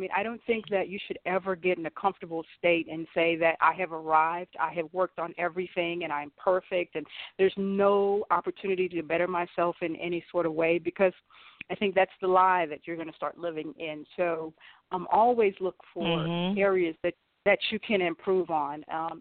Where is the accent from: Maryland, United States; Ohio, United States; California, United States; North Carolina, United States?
North Carolina, United States; Winston-Salem; born there; I was born in Winston-Salem, North Carolina.